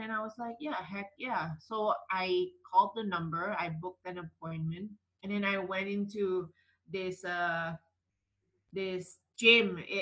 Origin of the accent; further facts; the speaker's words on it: Kota Kinabalu, Sabah, Malaysia; now in Kuala Lumpur, Malaysia; when I finished my degree, I went back to my hometown, which is Kota Kinabalu, Sabah. It's closer to Philippines there. Mm-hmm. Now I'm at West Malaysia, which is in KL.